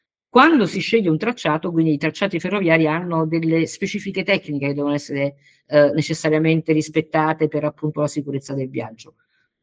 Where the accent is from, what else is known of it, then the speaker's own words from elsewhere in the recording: Salerno, Campania, Italy; devo confessare la mia ignoranza da salernitana